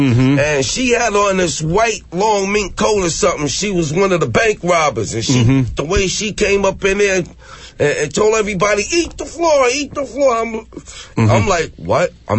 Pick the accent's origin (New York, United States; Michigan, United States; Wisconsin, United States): New York, United States; Roosevelt; also born or lived in Freeport; I grew up in Freeport in Roosevelt, Long Island.